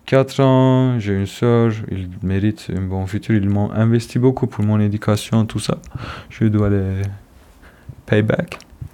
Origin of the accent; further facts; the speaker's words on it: Istanbul, Marmara, Turkey; French is a second language; moved away as an adult; d'Istanbul, du coup, je refuse d'être appelé.